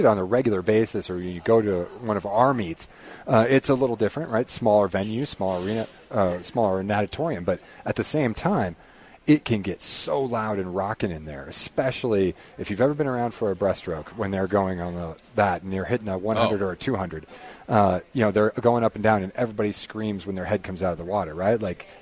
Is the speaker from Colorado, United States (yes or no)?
yes; Fort Collins, Colorado, United States; I grew up in Fort Collins, so you know, from Northern Colorado